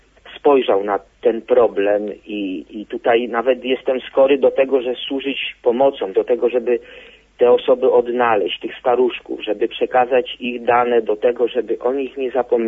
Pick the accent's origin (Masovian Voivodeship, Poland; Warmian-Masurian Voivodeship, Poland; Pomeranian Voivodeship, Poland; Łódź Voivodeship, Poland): Łódź Voivodeship, Poland; ja pochodzę z województwa łódzkiego.